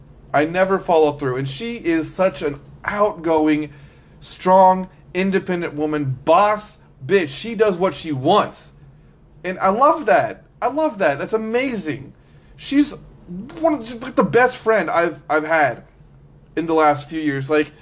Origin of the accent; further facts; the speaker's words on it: Liberty, Missouri, United States; I grew up in Liberty, a little suburb of Kansas City.